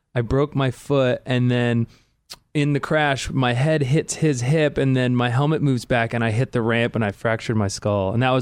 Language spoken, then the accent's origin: English; San Diego, California, United States; I'm from like San Diego area.